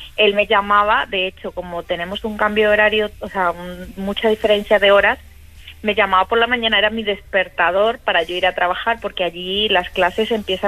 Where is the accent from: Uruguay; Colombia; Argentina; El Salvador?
Colombia; now in Spain; Yo soy colombiana, mi esposo es español